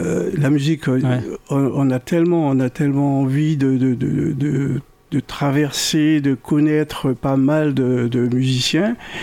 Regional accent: French Guiana; Je suis d'origine de Guyane et j'ai fait pas mal de tournées avec des amis là-bas.

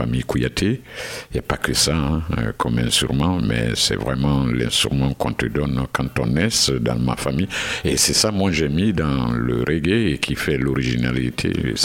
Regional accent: Guinea; now in France; un Guinéen qui est issu de la famille musicienne … Et je vis en France, ça fait 26 ans maintenant

